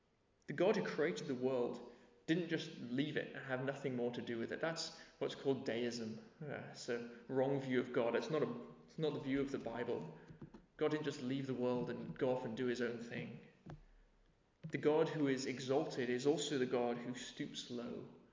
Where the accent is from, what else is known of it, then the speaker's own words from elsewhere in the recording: Nepal; When I grew up in Nepal, I remember seeing kids by the side of the road